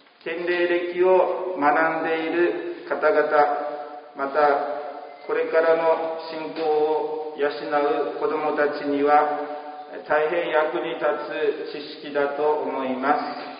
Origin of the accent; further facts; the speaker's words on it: Tainoura, Nagasaki, Japan; 私は上五島の田井浦出身です。昭和41年生まれ、3月なので57歳です。